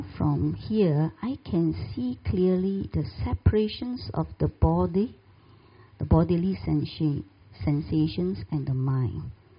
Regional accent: Malaysia; English is a second language; Being a Malaysian, I don't understand the Thai.

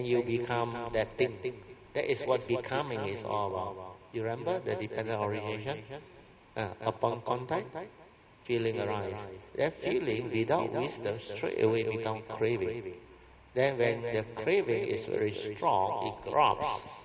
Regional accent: Malaysia; English is a second language; We are new, we are from Malaysia, we don't understand the rules.

